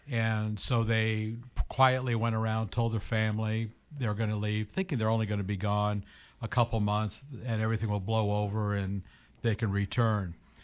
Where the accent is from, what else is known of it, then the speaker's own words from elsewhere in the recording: Quincy, Massachusetts, United States; this is my hometown as well. And again, growing up in Quincy